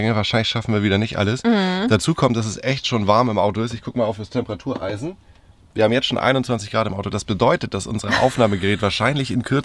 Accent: Northern Germany, Germany; Ich komme aus Norddeutschland.

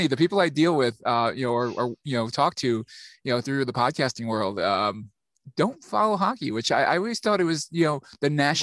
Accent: New York, United States; I am from New York.

